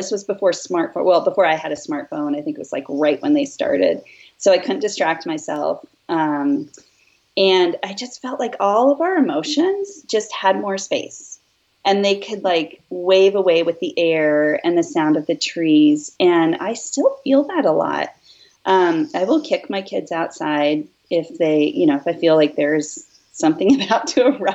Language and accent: English; Whitefish, Montana, United States; since I moved back to my hometown in Montana, which is Whitefish. It's where I went to high school.